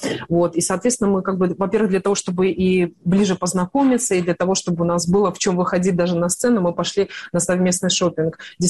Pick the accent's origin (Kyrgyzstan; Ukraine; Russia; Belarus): Belarus; moved away; я вынуждена уехала из Беларуси.